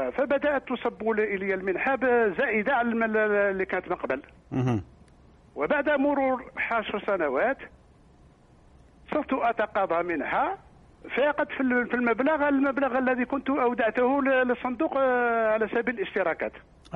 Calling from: Algeria; نحن في الجزائر عندنا منحة إضافية تسمى منحة التقاعد التكميلي

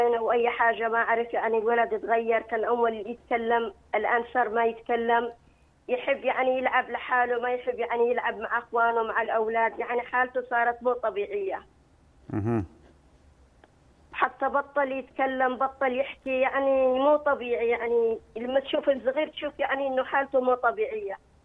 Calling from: Belgium; من بلجيكا، عندي ولد عمره 6 سنوات

